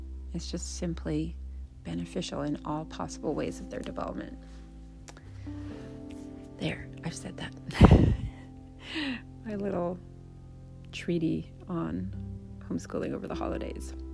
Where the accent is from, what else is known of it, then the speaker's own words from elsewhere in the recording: Canada; now in United States; I grew up in Canada and had the opportunity to celebrate Thanksgiving visiting family members in the United States as a child, and always had such a wonderful time. And now that I live in the United States, both my children were born here.